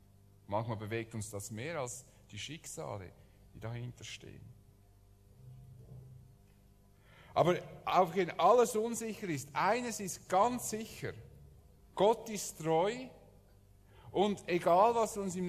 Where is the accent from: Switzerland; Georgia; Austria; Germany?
Switzerland; Unser Leben ist nicht sicher, auch wenn wir gut versichert sind als Schweizer.